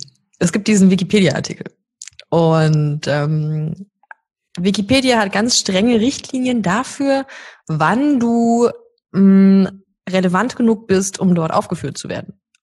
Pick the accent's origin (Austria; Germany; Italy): Germany; Munich, Bavaria; Ich bin in München aufgewachsen und habe München nie verlassen. Habe dann Abi hier gemacht